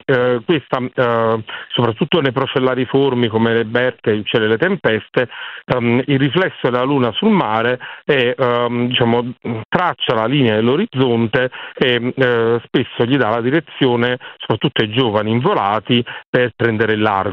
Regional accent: Naples, Campania, Italy; se devo passeggiare per la periferia di Napoli, perché sono napoletano

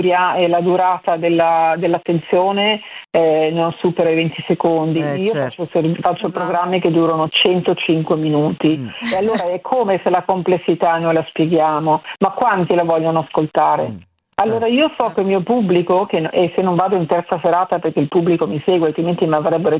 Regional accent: Cernusco sul Naviglio, Lombardy, Italy; Il mio paese natio è Cernusco sul Naviglio

